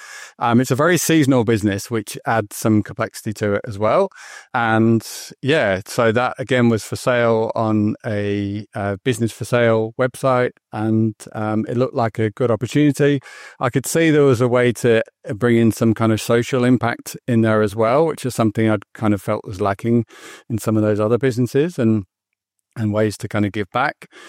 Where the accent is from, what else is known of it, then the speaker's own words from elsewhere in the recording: United Kingdom; moved away as an adult; now in Australia; My accent's a bit mixed, but I'm originally from the UK, now living in Australia.